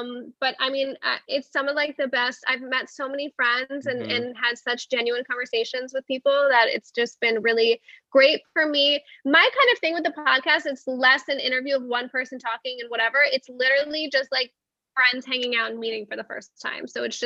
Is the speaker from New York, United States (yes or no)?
yes; Albany, New York, United States; now in Los Angeles, United States; I just love living in LA too. So I'm just not a New Yorker. I'm from Albany, New York. I could totally not see myself in New York.